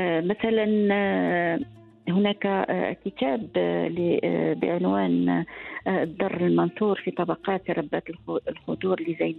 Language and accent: Arabic; Morocco; نحن كمغاربة ننتمي إلى هذه الدولة العريقة وإلى هذا التراث يعني الجميل والأصيل